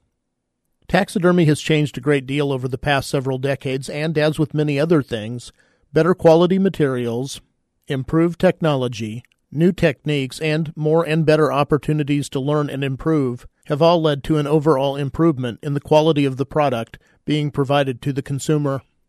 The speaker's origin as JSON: {"language": "English", "region": "Kansas", "country": "United States", "tie": "born or raised there", "said": "My dad was a very, very good archery deer hunter, succeeding almost every year at tagging a buck in my home state of Kansas."}